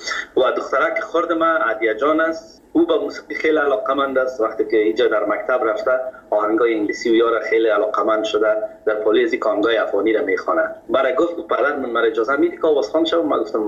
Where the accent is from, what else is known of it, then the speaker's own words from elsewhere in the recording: Kabul, Afghanistan; در فامیل که ما بزرگ شدیم، ما از مردم خود کابل هستیم، از شهر کونه کابل،